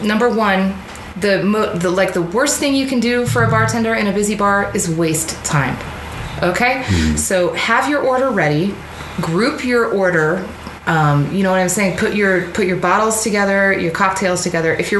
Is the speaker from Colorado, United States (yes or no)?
yes; Denver, Colorado, United States; I'm from Denver, Colorado.